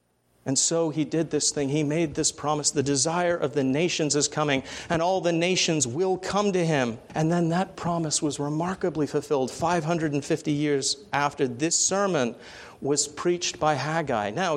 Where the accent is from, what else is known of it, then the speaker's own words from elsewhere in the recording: England, United Kingdom; particularly in my home country in England